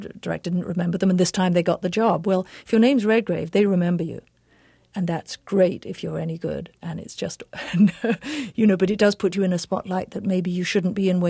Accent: England, United Kingdom; accent: English; everybody knows I'm English

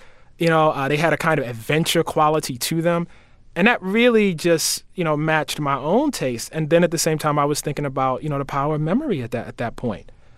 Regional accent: Baltimore, Maryland, United States; in the 1980s, when I'm growing up in Baltimore, you know, we didn't really have people like that.

